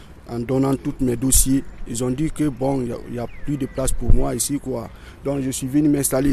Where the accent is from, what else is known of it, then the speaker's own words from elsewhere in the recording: Guinea; now in France; Je viens de la Guinée-Conakry. Donc j'étais à Clermont-Ferrand.